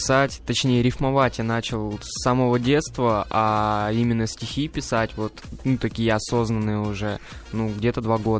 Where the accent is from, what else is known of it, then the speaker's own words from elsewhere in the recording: Biysk, Altai Krai, Russia; Я из города Бийска, Алтайский край.